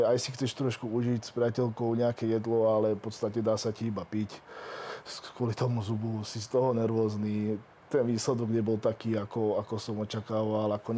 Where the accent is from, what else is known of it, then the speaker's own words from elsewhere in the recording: Zvolen, Banská Bystrica Region, Slovakia; ja som vlastne zo Zvolena